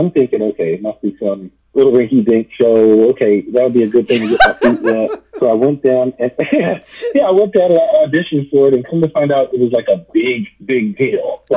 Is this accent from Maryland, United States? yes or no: yes; Baltimore, Maryland, United States; Hi, guys. … I'm an actor from Baltimore, Maryland.